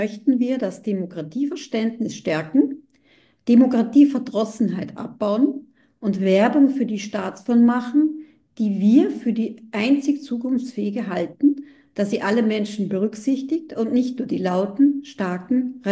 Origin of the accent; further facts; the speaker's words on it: Austria; Ich bin Österreicherin, da läuft ja eine ähnliche Entwicklung ab.